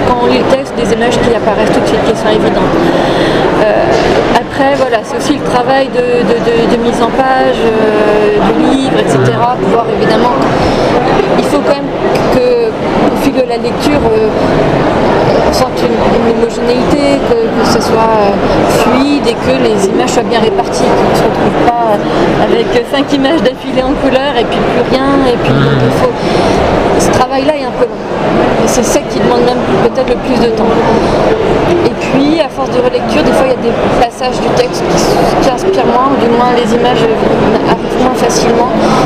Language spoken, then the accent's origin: French; Brittany, France; comme je suis bretonne